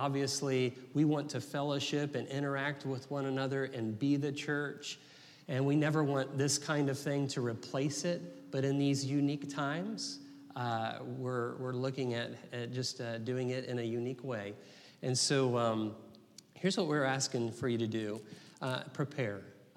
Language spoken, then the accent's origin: English; Florida, United States; When I grew up in Florida, a lot of you know that already. And in Florida, we had a lot of hurricanes out there.